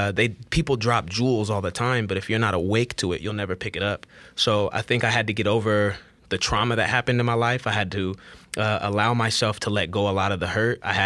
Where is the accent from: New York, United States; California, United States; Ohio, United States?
California, United States; Fairfield; also born or lived in Vallejo, California; now in Los Angeles, United States; I grew up in Fairfield, California, born in Vallejo. I am a 707 kid.